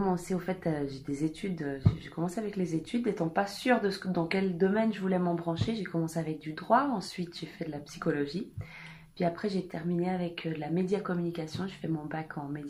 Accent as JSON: {"language": "French", "country": "Switzerland", "tie": "born or raised there", "also_born_or_lived": "Canada", "said": "je suis née en Suisse, et puis d'un papa suisse, d'une maman québécoise, et puis j'ai vécu toute ma vie en gros en Suisse, mis à part une année où est-ce que j'ai été scolarisée au Canada."}